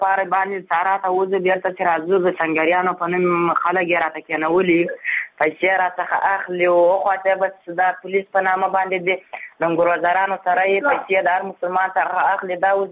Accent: Ghazni, Afghanistan; زه د غزني ولایت

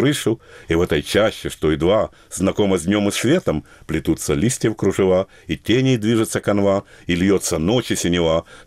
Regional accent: Kharkiv, Kharkiv Oblast, Ukraine; Я говорю: да вот, я приехал из Харькова, вот, почти студент, но уже не студент.

